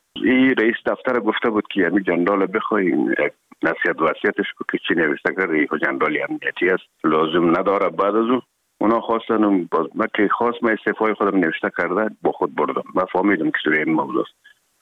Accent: Herat, Afghanistan; now in Kabul, Afghanistan; خوزمان از هرات که آمدیم به اکادمی نظامی

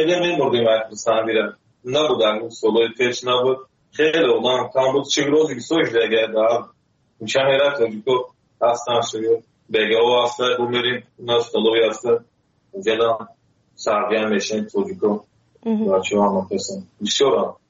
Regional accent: Tajikistan; moved away as an adult; now in South Korea; سال 2015 از تاجیکستان آمدم.

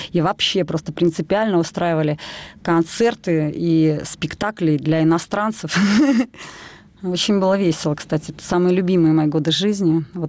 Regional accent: Veliky Novgorod, Novgorod Oblast, Russia; moved away as an adult; Я сама из Новгорода, мы из Новгорода родом. Да, новгородская девчонка.

